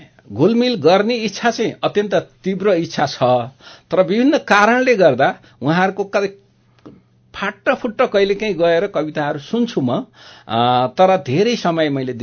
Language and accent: Nepali; Chandranigahapur, Madhesh Province, Nepal; also born or lived in Kavrepalanchok; हामी त्यहाँबाट मेरो पिताजी बसाइँ सर्ने क्रममा हामी रौतहट गएर मेरो बाल्यकाल चाहिँ रौतहटको चन्द्र निगाहपुर भन्ने ठाउँमा बित्यो।